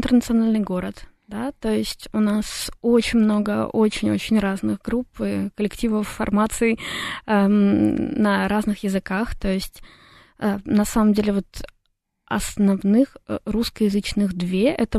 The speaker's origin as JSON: {"language": "Russian", "region": "Saint Petersburg", "country": "Russia", "moved": "yes", "lives_now": "Vienna, Austria", "said": "Да, во-первых, я из Питера. Во-вторых, 8 лет назад я уехала в Вену учиться"}